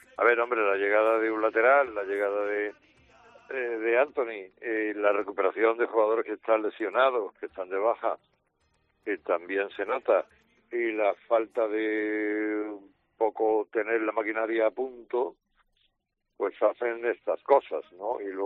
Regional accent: Seville, Andalusia, Spain; born there; si yo soy más hijo de Sevilla que muchos sevillanos, he nacido en la ciudad

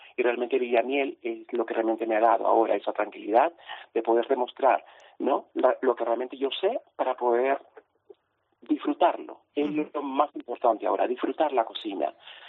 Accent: Peru; now in Spain; yo soy de Perú y lo que realmente hacemos es la comida fusión.

